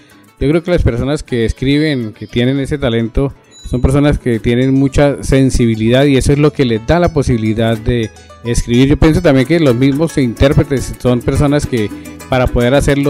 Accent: Tolima, Colombia; cuando estaba en el departamento del Tolima, en mi tierrita

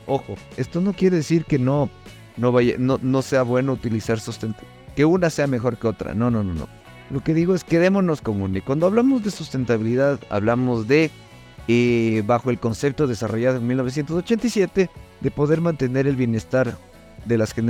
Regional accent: Ecuador; es una persona que actualmente está en el Ecuador, soy ecuatoriano.

